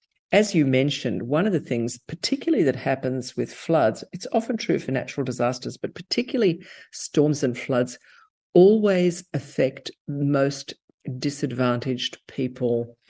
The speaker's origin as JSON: {"language": "English", "country": "Australia", "tie": "born or raised there", "said": "I grew up in Australia, and, you know, I knew we had bushfires, but I had no personal direct experience of any kind of natural disaster"}